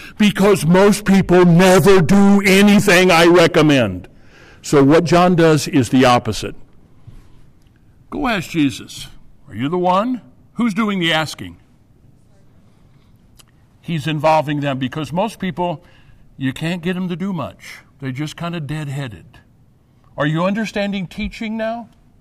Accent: St. Louis, Missouri, United States; now in Chicago, United States; I'm from St. Louis. I'm a St. Louis boy. I pastored in St. Louis for 8 years.

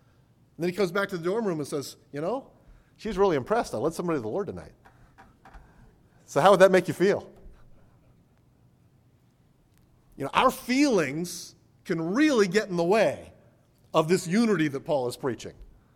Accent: Virginia Beach, Virginia, United States; when I was growing up in Virginia Beach, there was like an independent Baptist church in every neighborhood.

